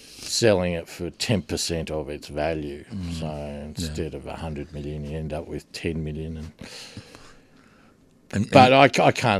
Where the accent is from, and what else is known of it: Melbourne, Victoria, Australia; born or raised there